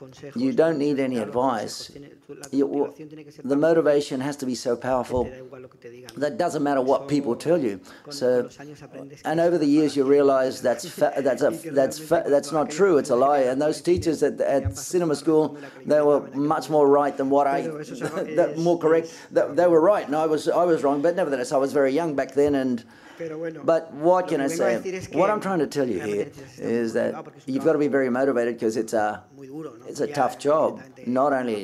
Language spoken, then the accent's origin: English; Barcelona, Catalonia, Spain; Hi, I'm from Barcelona as well, with my colleagues, cinema students.